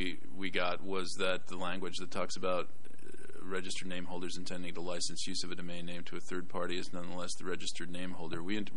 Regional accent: Canada; I'm Canadian, so I'm trying to be polite.

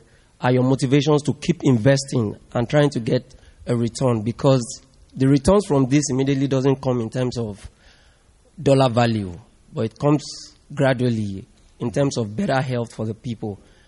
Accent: Abuja, Federal Capital Territory, Nigeria; I'm also from Abuja, Nigeria, but I work for a non-for-profit.

